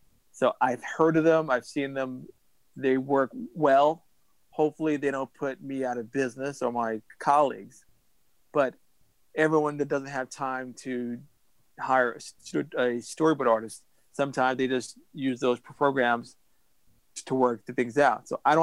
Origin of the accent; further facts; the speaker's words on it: New York, United States; I'm from New York. I'm from New York.